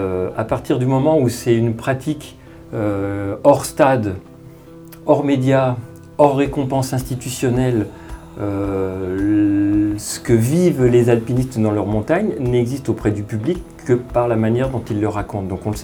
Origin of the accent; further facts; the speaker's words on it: Le Mans, Pays de la Loire, France; Alors, je suis né au Mans et j'ai vécu au Mans.